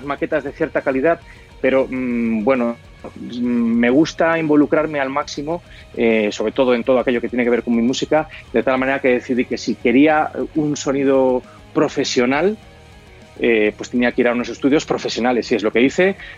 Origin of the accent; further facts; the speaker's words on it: Spain; y estoy hablando de nosotros como españoles